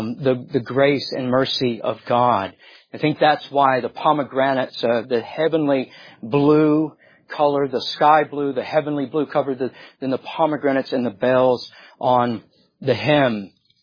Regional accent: Georgia, United States; You could tell I'm from Georgia. I'm talking about the SEC here.

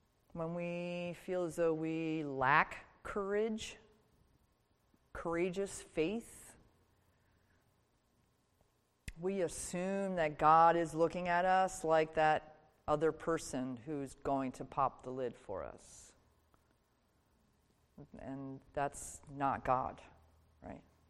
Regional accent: New Jersey, United States; I grew up in South Jersey, so sorry.

